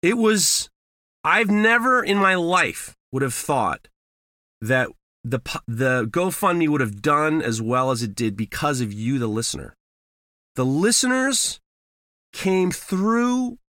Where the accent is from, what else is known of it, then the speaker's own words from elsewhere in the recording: New York, United States; What the hell do I know? I'm from New York.